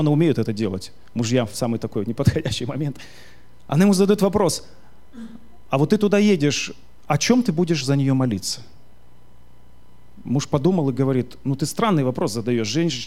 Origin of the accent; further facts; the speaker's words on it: Tajikistan; я родился и вырос в Таджикистане.